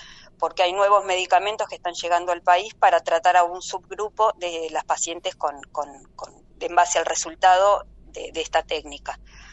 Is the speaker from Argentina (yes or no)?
yes; General Roca, Río Negro, Argentina; also born or lived in Buenos Aires; soy de Roca y bueno, me vine a Buenos Aires a estudiar, estudié en El Salvador, después hice la residencia en el Hospital Italiano en Buenos Aires y volví a General Roca hace 18 años.